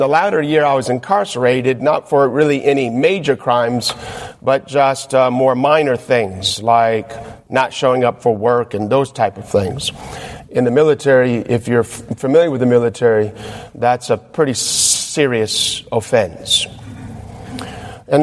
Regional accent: California, United States; also born or lived in Michigan; We were living in California because we're from Michigan. But when my daddy joined the Army in the mid-70s, we got located to California, and that's where I grew up.

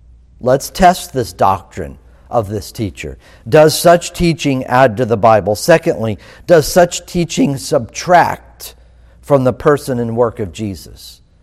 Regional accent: Florida, United States; Growing up in Florida, there were times when I was walking somewhere and there was a fruit tree

